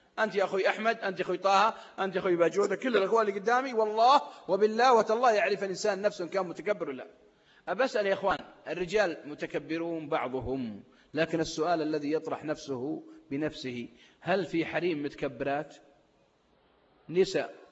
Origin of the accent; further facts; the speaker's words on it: Saudi Arabia; صليت بمسجد في منطقة عندنا في السعودية منطقة الحوية تعرفونها منطقة باردة أيام الشتاء درجة حرارة فيها يمكن 3-4